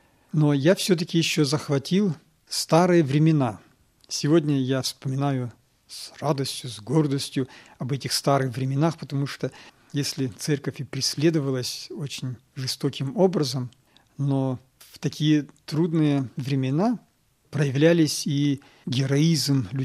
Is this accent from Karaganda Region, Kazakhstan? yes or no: yes; Karaganda, Karaganda Region, Kazakhstan; Я сам родом из Караганды, в Казахстане.